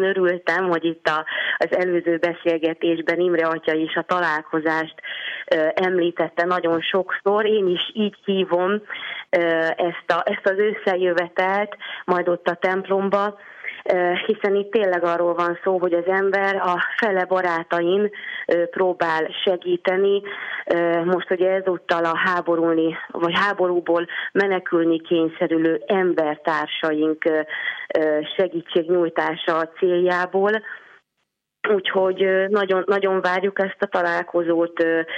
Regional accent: Hungary; magyarként nagyon büszke vagyok arra, hogy szinte egy emberként megmozdult az ország

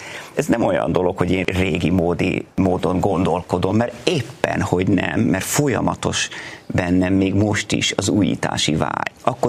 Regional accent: Vác, Pest, Hungary; born there; Egy helyre lehet születni, én Vácon születtem, magyarnak.

